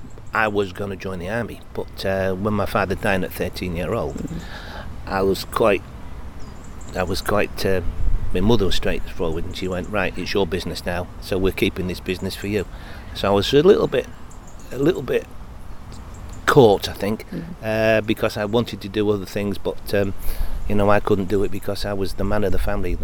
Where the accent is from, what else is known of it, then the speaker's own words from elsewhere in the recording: United Kingdom; born there; To go way, way, way back, I was born in Victoria Street, where we got burnt out of the wet fish shop when I was 18 months old.